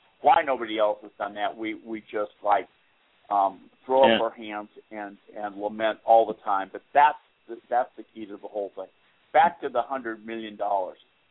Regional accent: United States; In my whole life, I have never, not one day, been ashamed of being an American. I'm proud of being an American

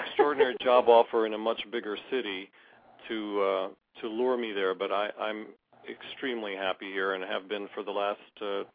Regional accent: Washington, District of Columbia, United States; also born or lived in St. Paul, Minnesota; now in Austin, United States; I'm from Washington, D.C., and most of my life I've lived up and down the East Coast. I did spend some time in St. Paul, Minnesota, and now in Austin.

